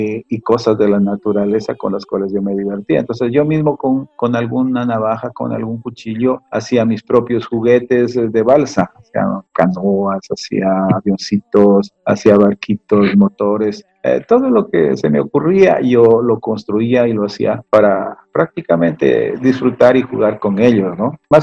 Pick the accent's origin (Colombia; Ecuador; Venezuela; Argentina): Colombia; Puerto del Carmen de Putumayo, Putumayo; born there; en el lugar sobre todo donde yo nací, que es en un lugar que se llama Puerto del Carmen de Putumayo. Exactamente, nací en un islote que queda entre los ríos Putumayo y San Miguel, en la confluencia de estos dos ríos.